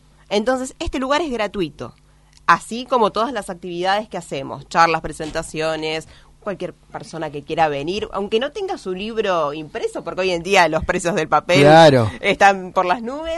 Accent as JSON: {"language": "Spanish", "country": "Argentina", "said": "como buen argentino, sabemos lo que significa la gratitud"}